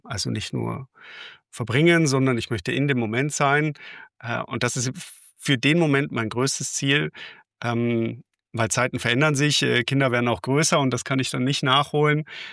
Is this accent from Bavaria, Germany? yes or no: yes; Bavaria, Germany; born there; Ich bin geborener Bayer.